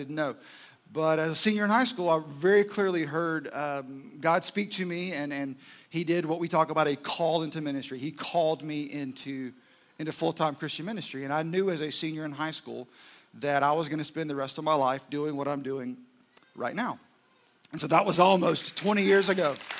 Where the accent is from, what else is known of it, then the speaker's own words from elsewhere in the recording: Florence, South Carolina, United States; one in Florence, South Carolina, which was my hometown